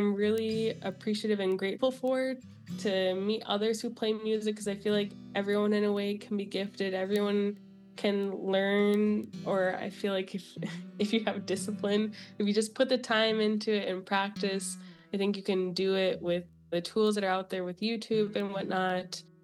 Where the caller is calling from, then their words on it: St. Paul, Minnesota, United States; I'm Dakota, enrolled in Sisseton Wahpeton Oyate, and I am speaking from St. Paul, Minnesota.